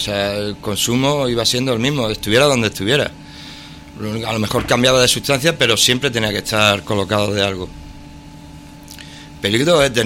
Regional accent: Barcelona, Catalonia, Spain; born there; now in Miajadas, Spain; tengo 35 años, nací en Barcelona, pero ahora estaba viviendo en Miajada.

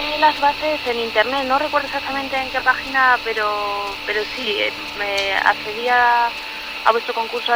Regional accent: La Solana, Castilla-La Mancha, Spain; Pues soy de La Solana, que es un pueblo de Ciudad Real.

